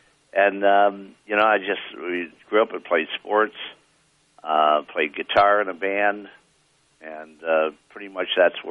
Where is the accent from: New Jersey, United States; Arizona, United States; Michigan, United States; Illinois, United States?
Illinois, United States; Palos Park; Well, I mean, I grew up outside of Chicago, south side of Chicago, in the Palos Park, Illinois.